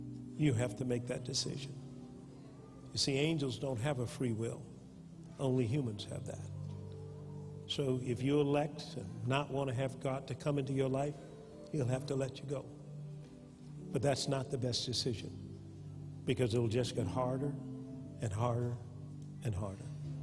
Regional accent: Tuskegee, Alabama, United States; as a child, I was brought up in Alabama, in Tuskegee, and my dad and mom took me to church.

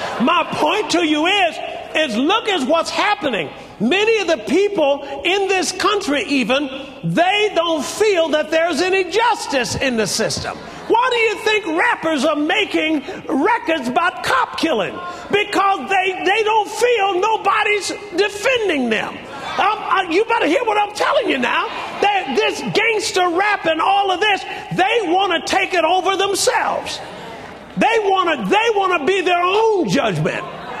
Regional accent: Alabama, United States; born or raised there

